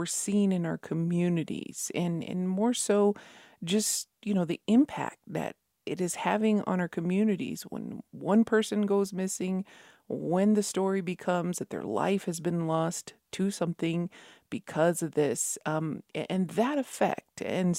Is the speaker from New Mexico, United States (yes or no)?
yes; Mesota Pueblo, New Mexico, United States; from Mesota Pueblo